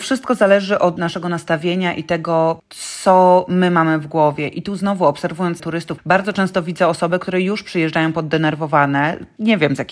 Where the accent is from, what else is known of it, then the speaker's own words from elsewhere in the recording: Lower Silesian Voivodeship, Poland; Ja jestem z Dolnego Śląska, więc tych miasteczek z niesamowitymi historiami jest mnóstwo.